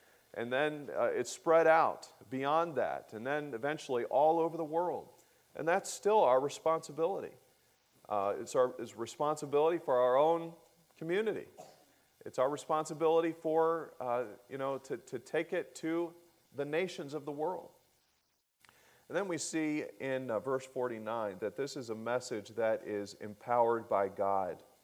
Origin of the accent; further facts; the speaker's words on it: United States; The newspaper in the county that I grew up in Lake County, is called the News Herald